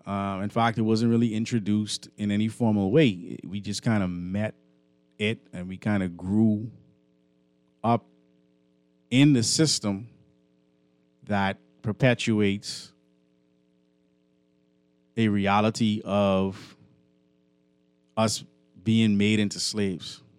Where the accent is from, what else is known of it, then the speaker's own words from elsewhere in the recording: Bahamas; I'm just saying it's for the British. We're not British. And moving the B from in the front of GCSE doesn't make it Bahamian.